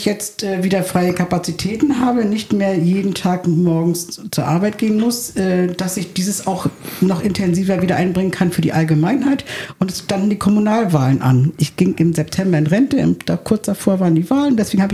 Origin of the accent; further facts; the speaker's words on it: Sandhof, Mecklenburg-Vorpommern, Germany; also born or lived in Goldberg; Aufgewachsen bin ich in so einem kleinen Dorf daneben, in Sandhof. Das ist in der Nossentiner Schwinzer Heide.